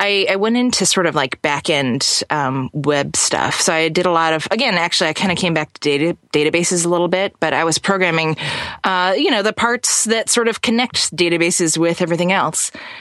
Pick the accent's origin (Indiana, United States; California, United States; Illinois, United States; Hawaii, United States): Illinois, United States; Chicago; Yeah, I'm originally from Chicago